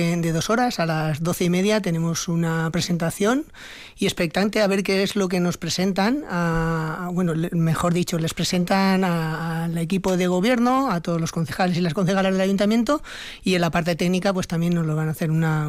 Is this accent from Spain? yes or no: yes; Valencian Community, Spain; Pues, como bien sabes, yo vengo de fuera, ¿sí? Yo soy valenciano.